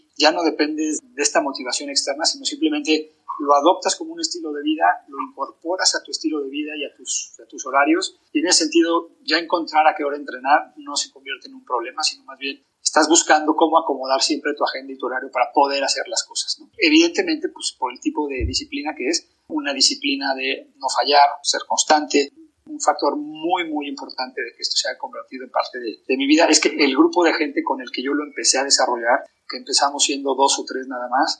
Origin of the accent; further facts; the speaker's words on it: Mexico; como buen mexicano, fuimos y tocamos la puerta a ver si había alguien